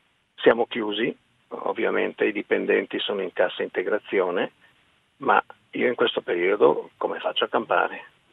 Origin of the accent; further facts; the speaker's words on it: Bergamo, Lombardy, Italy; No, io sono di Bergamo, è una zona.